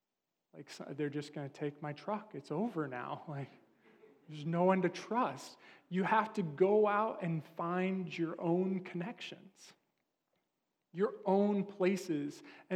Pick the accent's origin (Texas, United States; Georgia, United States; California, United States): California, United States; moved away as an adult; when I moved from California, I went up to school in Seattle